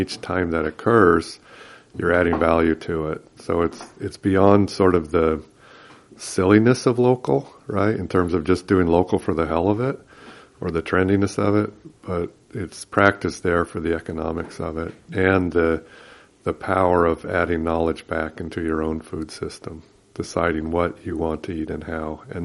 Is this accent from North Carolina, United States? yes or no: no; Cupertino, California, United States; So I grew up in Cupertino in the Bay Area. It was a suburb of San Francisco.